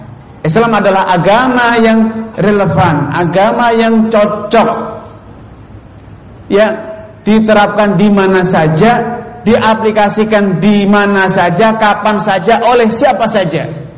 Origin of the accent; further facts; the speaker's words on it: Indonesia; saya merasa sebagai orang Nusantara Indonesia